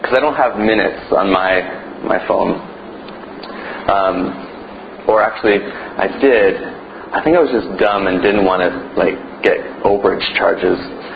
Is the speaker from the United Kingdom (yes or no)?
no; Canada; I'm from Canada. I'm a little lost.